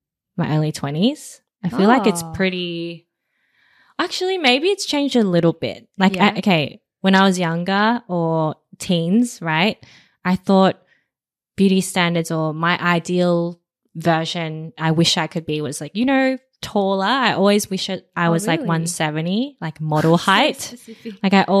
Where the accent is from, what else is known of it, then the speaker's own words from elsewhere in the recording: Australia; and then growing up in Australia, I think being tanned was a beauty ideal.